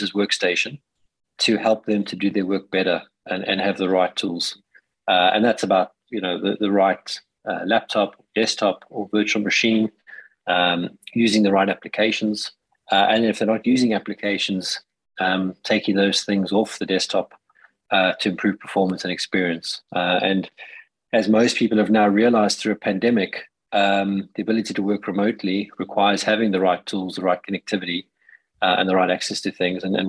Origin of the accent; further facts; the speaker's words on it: South Africa; now in United Kingdom; I am a South African living in the UK.